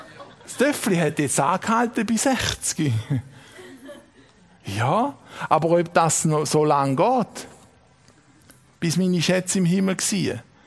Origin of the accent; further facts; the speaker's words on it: Switzerland; ich bin Schweizer Bürger.